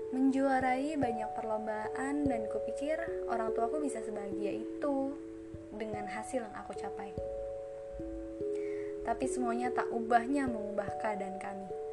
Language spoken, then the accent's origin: Indonesian; Jakarta, Indonesia; born there; Aku lahir di Jakarta 25 Agustus 2000. Dan sekarang aku tinggal di daerah ibu kota Jakarta.